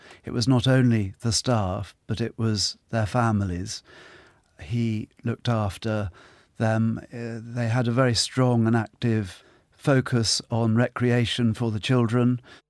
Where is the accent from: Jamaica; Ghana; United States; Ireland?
Ireland; I'm solely Irish. Britain has put up with me for a considerable period of time in my adult life. I went to Castleknock National School and then a wonderful school in Bray, just south of Dublin